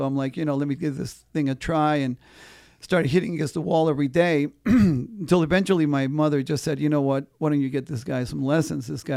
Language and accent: English; Mexico; also born or lived in San Antonio; now in United States; first we moved to San Antonio in Texas, and I started beating everybody there because I was originally from Mexico